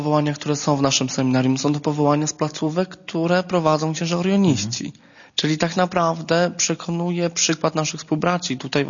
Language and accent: Polish; Malbork, Pomeranian Voivodeship, Poland; ja pochodzę z Malborka, więc to niedaleko jest właściwie